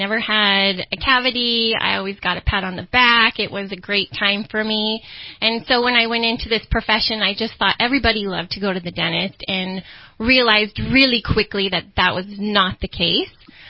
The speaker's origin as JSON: {"language": "English", "region": "Arizona", "country": "United States", "said": "I'm from Arizona"}